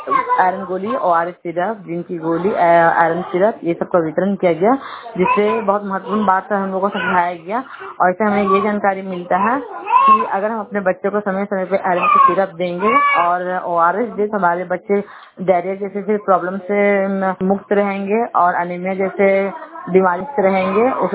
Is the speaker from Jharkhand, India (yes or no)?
yes; Bagodar, Jharkhand, India; और हम बगोदर के निवासी हूँ।